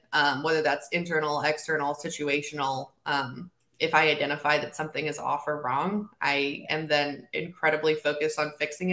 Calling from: Richmond, Virginia, United States; Joining you from Richmond, Virginia this morning.

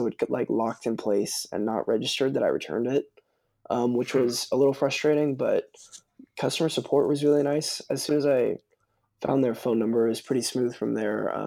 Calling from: Kansas City, Missouri, United States; I'm coming from Kansas City, and in Kansas City we have a pretty good trail system by my house.

